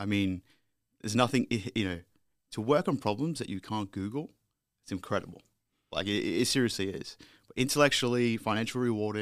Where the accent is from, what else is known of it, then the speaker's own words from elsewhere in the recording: Brisbane, Queensland, Australia; It's funny because you actually lived in my hometown of Brisbane